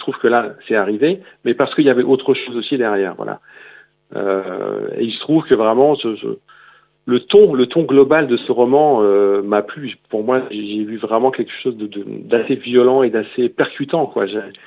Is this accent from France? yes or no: yes; Grand Est, France; je suis né en Lorraine